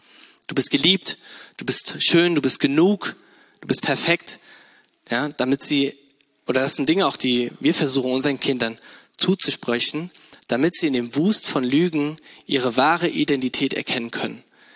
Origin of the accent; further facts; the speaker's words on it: Bad Kreuznach, Rhineland-Palatinate, Germany; now in Neunkirchen, Germany; Ich komme ja eigentlich aus Bad Kreuznach, in der Nähe von Mainz, ein bisschen bei der südlichen, eine nahe Weinregion. Wunderschön. Und dann bin ich hier nach Neunkirchen gekommen, ins Siegerland.